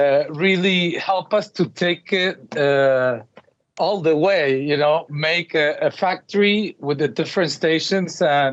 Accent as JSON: {"language": "English", "region": "Mexico City", "country": "Mexico", "tie": "born or raised there", "second_language": "English", "lives_now": "United States", "said": "Alex and I grew up in Mexico City. We went to American school for many, many years"}